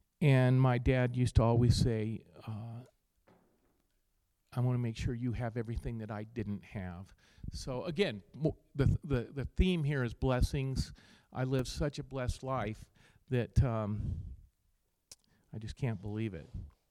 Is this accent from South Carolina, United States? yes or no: no; Boulder, Colorado, United States; Rick and I grew up together in Boulder. We went to KC together in Boulder High.